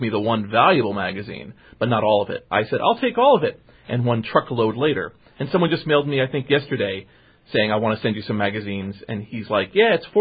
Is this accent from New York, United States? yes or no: yes; New York, United States; born there; I was born in New York